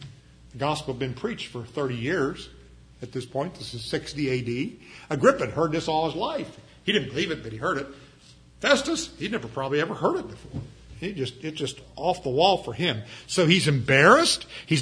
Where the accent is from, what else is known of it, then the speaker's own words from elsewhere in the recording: Ireland; So Paul didn't go Irish on him. I'm Irish, I can say that.